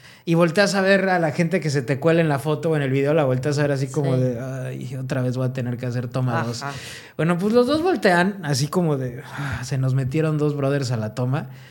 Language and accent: Spanish; Mexico; lo que está pasando en nuestro país, la neta es que está de la fregada, pero debemos estar unidos como mexicanos, ¿no?